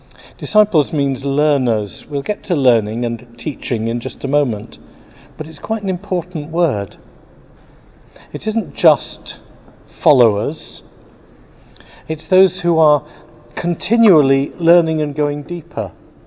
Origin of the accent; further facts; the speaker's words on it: England, United Kingdom; Not because we're English and we know best